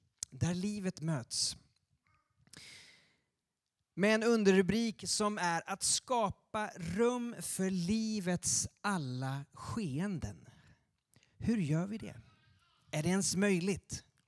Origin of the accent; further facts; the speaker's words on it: Leksand, Dalarna County, Sweden; Och jag växte upp med hockey i Leksand.